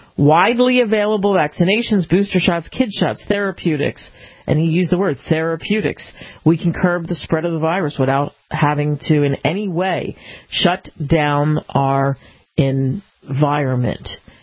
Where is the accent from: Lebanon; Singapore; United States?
United States; Pennsylvania; Of course, I grew up outside of Philadelphia, very, very close to where the Declaration of Independence was conceived